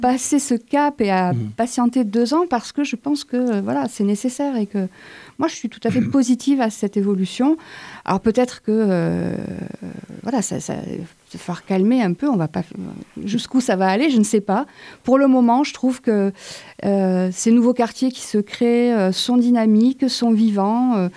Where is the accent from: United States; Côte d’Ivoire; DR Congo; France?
France; Montpellier, Occitanie; born there; also born or lived in Lorraine; je suis née dans le quartier des Aubes où vivaient mes grands-parents. Et donc, j'ai passé toutes les vacances de ma vie à Montpellier, dans ce quartier